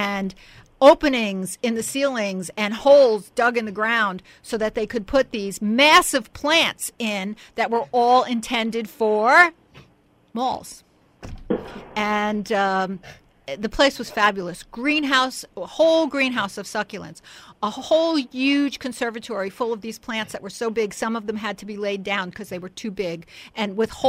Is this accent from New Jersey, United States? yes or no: yes; Newark, New Jersey, United States; And I used to shop when I was growing up in Newark with my mother.